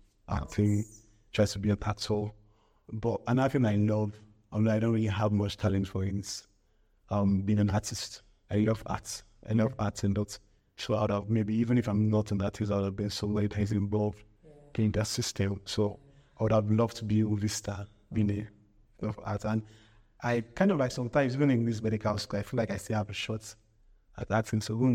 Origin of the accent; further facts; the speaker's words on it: Abuja, Federal Capital Territory, Nigeria; I grew up in Abuja.